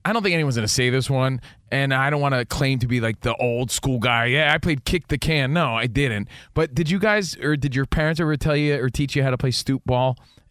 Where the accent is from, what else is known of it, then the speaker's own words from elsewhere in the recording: East Coast, United States; because, again, we're from the East Coast, you're from the West Coast